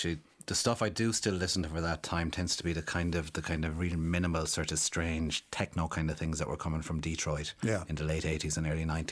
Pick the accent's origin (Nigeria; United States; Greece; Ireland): Ireland; Limerick, Munster; In Limerick City.